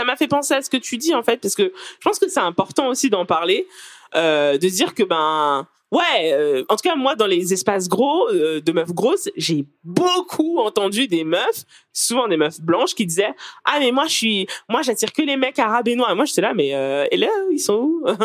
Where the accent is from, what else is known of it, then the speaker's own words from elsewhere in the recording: Île-de-France, France; j'attire personne dans mon bled paumé du 77, c'est mort pour moi.